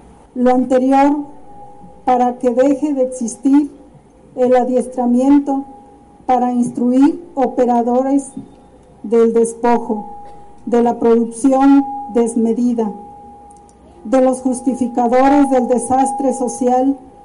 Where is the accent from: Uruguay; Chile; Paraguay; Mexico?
Mexico; lo que somos como nación mexicana